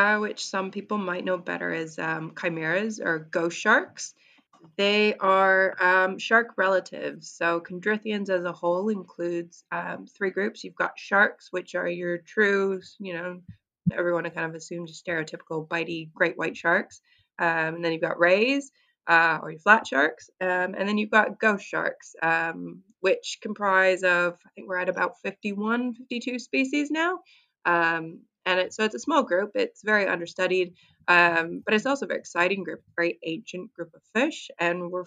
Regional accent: Canada; moved away as an adult; now in Wellington, New Zealand; I'm originally from Canada. I moved to New Zealand about 11 years ago to do my master's in marine conservation.

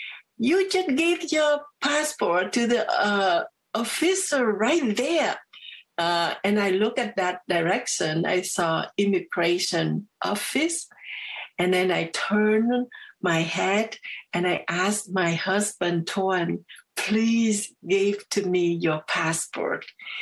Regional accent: Vietnam; English is a second language; now in Toronto, Canada; My name, I came from Vietnam, and I want to have freedom in Canada. And that's all this process that I'm so thankful that Canadian, they accepted us. And that's why we moved to Toronto.

